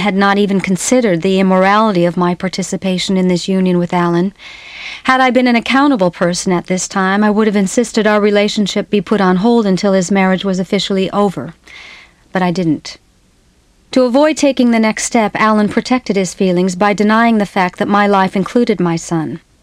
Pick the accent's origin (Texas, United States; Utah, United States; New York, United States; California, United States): California, United States; San Bruno; moved away; I had moved away from my hometown of San Bruno, California in 1964, mainly to stop feeling the judgment and the whispers of the locals.